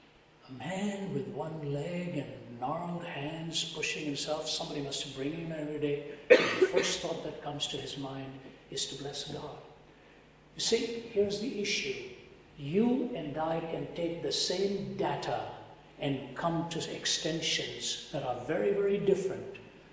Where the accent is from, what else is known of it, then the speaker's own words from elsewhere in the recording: Delhi, India; I was born and raised in Delhi till I was 20 years old.